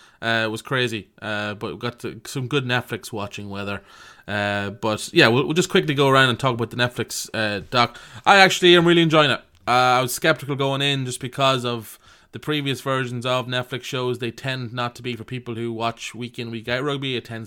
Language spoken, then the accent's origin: English; Cavan, Ulster, Ireland; that's because I grew up in Cavan and we don't have the sea.